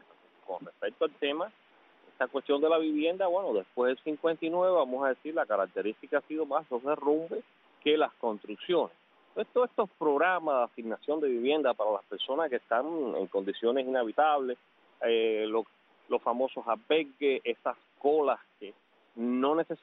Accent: Cuba; nosotros que somos cubanos

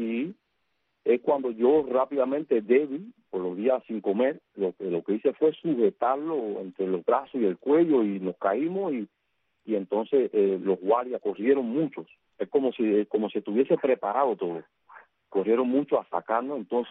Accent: Cuba; como hijo legítimo de esta tierra, como cubano.

